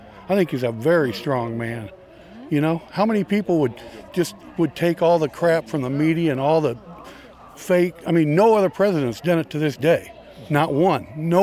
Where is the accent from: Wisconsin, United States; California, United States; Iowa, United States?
Iowa, United States; Pella